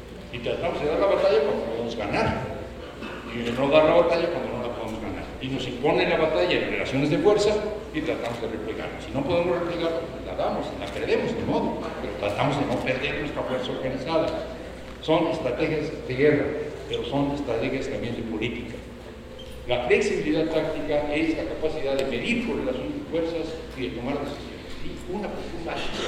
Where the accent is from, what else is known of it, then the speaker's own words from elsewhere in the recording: Tabasco, Mexico; que yo sea de Tabasco, pero voy a estar aquí